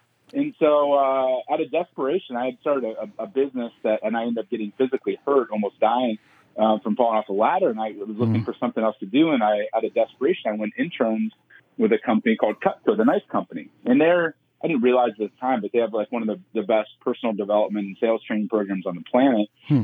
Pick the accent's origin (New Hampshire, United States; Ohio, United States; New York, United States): Ohio, United States; now in St. Louis, United States; I'm a Midwest farm boy. I live in St. Louis area now, but I grew up in Ohio. Grew up on 47 acres, one of six kids